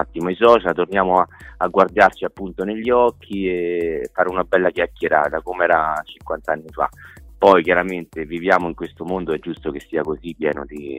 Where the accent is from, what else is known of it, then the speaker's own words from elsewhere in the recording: Lazio, Italy; perché noi siamo della provincia di Viterbo, veniamo dalla Tuscia